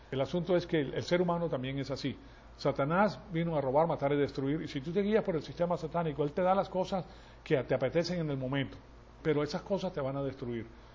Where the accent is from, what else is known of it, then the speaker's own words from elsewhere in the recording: Venezuela; yo vengo de Venezuela